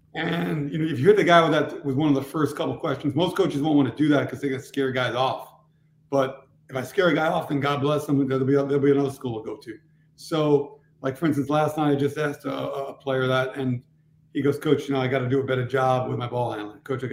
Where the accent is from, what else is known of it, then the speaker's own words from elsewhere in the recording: Queens, New York, United States; He's from Queens too. We're both from Queens, so he's got that schmooze in him, I'm sure too.